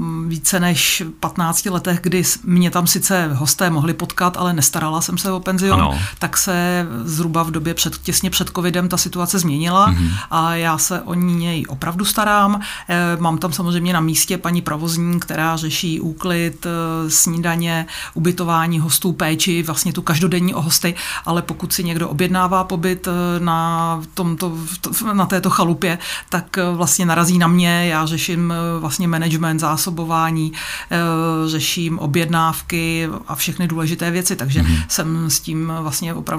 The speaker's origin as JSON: {"language": "Czech", "town": "Písek", "region": "South Bohemian Region", "country": "Czechia", "tie": "born or raised there", "said": "Já jsem vyrůstala v Písku v zimě na sjezdovkách. Dojížděli jsme teda s rodičema a s oddílem na Šumavu"}